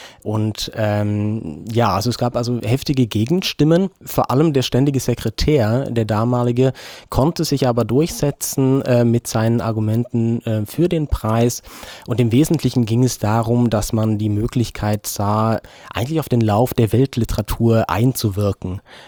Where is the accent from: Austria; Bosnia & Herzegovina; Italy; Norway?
Norway; now in Bielefeld, Germany; Ich bin eigentlich Norweger, seit einigen Jahren auch Bielefelder